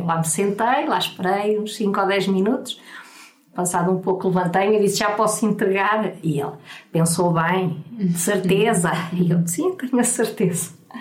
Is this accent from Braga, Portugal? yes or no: no; Coimbra, Portugal; now in Porto, Portugal; nos somos da região de Coimbra